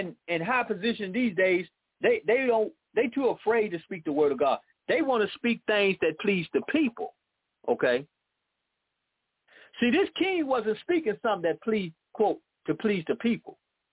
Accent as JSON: {"language": "English", "town": "Chicago", "region": "Illinois", "country": "United States", "tie": "born there", "said": "Some of y'all know this because I was born in Chicago, and all the teams I like, whatever sports it is, going to be Chicago."}